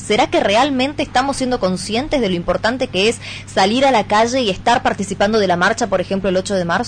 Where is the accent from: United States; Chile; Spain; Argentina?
Argentina; Tucumán; Como sociedad, como tucumanos, como Estado